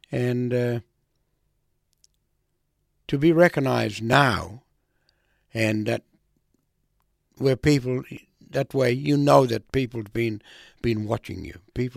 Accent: Raukkan, South Australia, Australia; born there; I'm a Ngarangiri Kaurna man. I was born on Rauken.

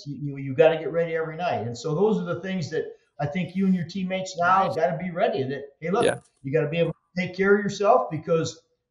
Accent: Michigan, United States; I just did an appearance in my up in Michigan in my home state.

